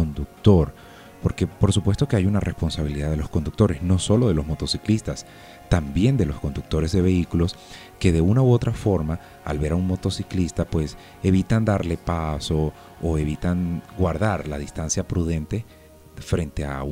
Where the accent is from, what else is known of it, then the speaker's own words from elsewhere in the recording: Bogotá, Colombia; como ciudadanos, como bogotanos